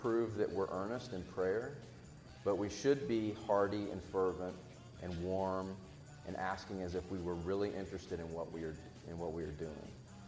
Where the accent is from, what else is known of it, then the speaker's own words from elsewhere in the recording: Corpus Christi, Texas, United States; That's from my hometown in Corpus Christi.